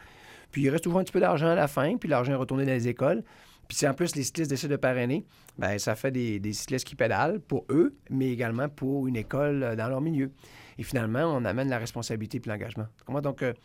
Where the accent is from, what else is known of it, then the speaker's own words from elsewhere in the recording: Anse-Saint-Jean, Quebec, Canada; l'étape qui me plaît le plus, c'est celle de l'abbé, au départ, à Anse-Saint-Jean, mon village natal.